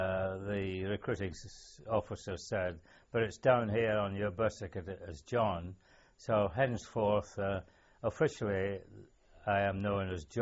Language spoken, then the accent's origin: English; Glasgow, Scotland, United Kingdom; born there; I was born in Glasgow, 19th of July 1918, and I was christened officially, or registered officially, as